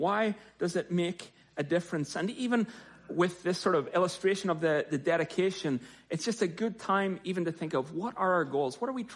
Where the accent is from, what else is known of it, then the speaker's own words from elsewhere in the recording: Ireland; moved away; I don't know if I grew up in Ireland, so I don't know if I used up all my political quota before I left Ireland